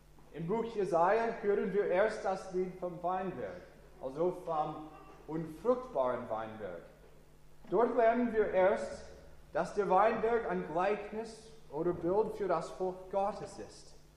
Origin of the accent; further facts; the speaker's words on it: Hermann, Missouri, United States; German is a second language; moved away; Ich erzähle so viel von meiner Heimat heute Morgen, zuerst wahrscheinlich, weil ich also stolz von meiner Heimat bin.